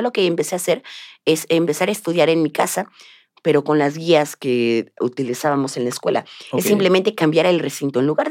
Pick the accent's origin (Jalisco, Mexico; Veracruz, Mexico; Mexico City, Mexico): Veracruz, Mexico; Xalapa; allá en la Radio Estatal de Veracruz, de mi estado de origen. Okay. Yo soy de Xalapa, la capital.